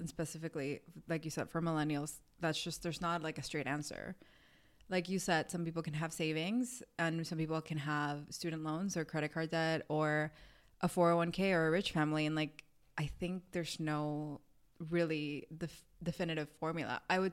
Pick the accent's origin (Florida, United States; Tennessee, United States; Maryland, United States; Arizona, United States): Florida, United States; Miami; because I grew up in Miami, where, like, if you don't have an orange Lamborghini, like, who are you, kind of thing.